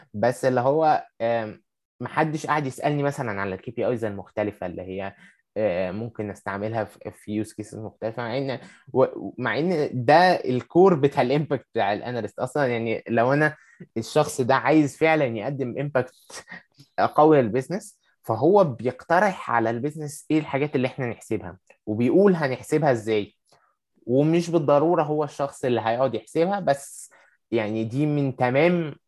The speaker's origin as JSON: {"language": "Arabic", "country": "Egypt", "said": "المشكلة دي حتى مش عندنا في مصر بس"}